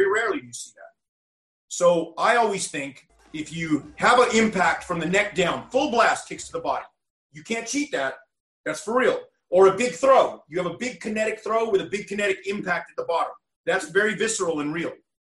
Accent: Texas, United States; That's Lucha Loco Libre because I'm from Texas, so I'm a little partial to that stuff.

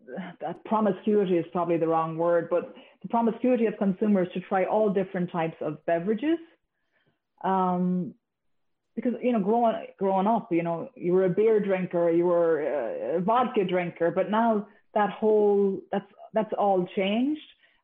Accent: Ireland; I grew up in Ireland, so I love beer.

